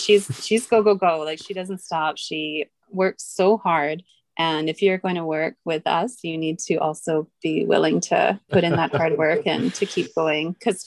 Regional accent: Osoyoos, British Columbia, Canada; But I grew up in Osoyoos, and my folks are getting older. They're still in Osoyoos

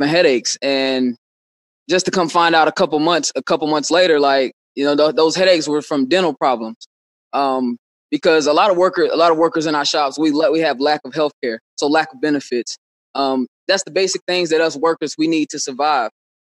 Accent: Tampa, Florida, United States; I'm from Tampa, Florida.

